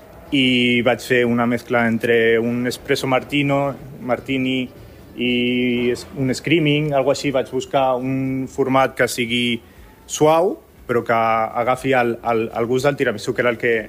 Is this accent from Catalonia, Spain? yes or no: yes; Palamós, Catalonia, Spain; aquí jo soc de Palamós i d'ahir vaig estudiar a Barcelona, vaig estudiar audiovisuals